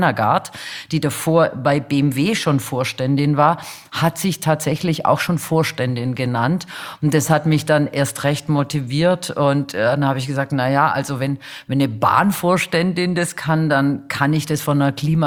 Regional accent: Stuttgart, Baden-Württemberg, Germany; Also ich komme ja aus Stuttgart.

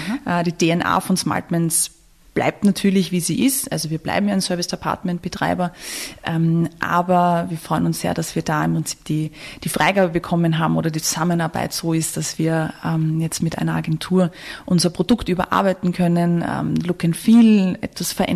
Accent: Vienna, Austria; gebürtige Wienerin, wie man auch hört, das geht auch nicht mehr weg.

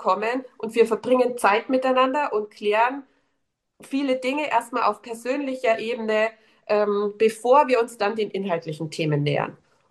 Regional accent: Bavaria, Germany; Ja, bei uns in Bayern wird es vielleicht irgendwie noch ein Weißwurstfrühstück geben.

